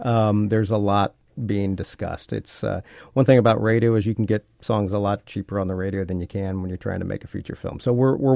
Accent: Kentucky, United States; growing up in Kentucky, it's tough to get on films.

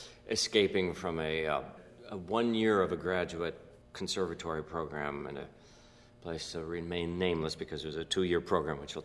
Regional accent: Spokane, Washington, United States; I grew up in Spokane, Washington.

